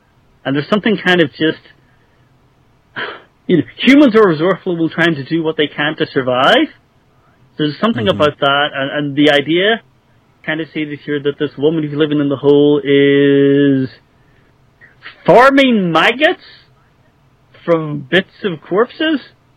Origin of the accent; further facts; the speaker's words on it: Ireland; I already know a fair bit about simply from being Irish and knowing about my history.